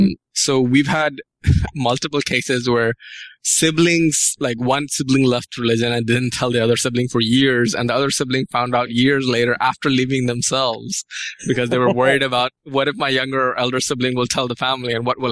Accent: Pakistan; I'm from Pakistan originally

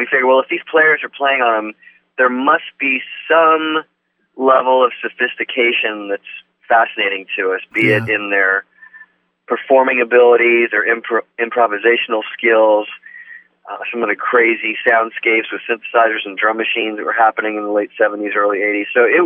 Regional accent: San Francisco, California, United States; where I grew up in San Francisco area

